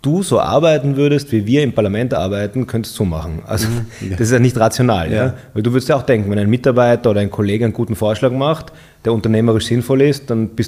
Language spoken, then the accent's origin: German; Innsbruck, Tyrol, Austria; Ich bin in Tirol aufgewachsen, in Innsbruck